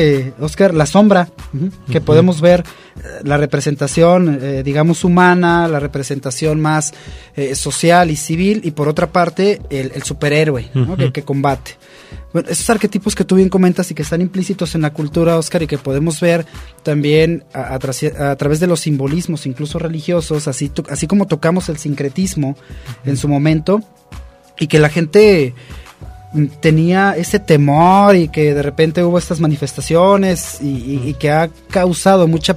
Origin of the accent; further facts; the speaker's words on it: Monterrey, Nuevo León, Mexico; Bueno, yo soy regiomontano, soy norteño, y en Monterrey el Halloween, por la cercanía con los Estados Unidos, es muy común que haya este tipo de fiestas